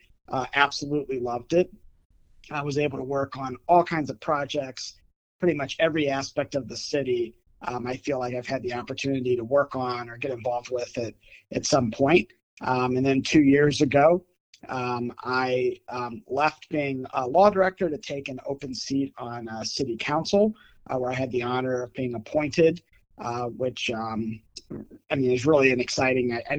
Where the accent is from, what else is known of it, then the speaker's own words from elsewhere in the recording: Ellet, Ohio, United States; I actually grew up not far away over in Ellet. Both my parents, I grew up in Ellet, and I graduated from Ellet High School in 2000.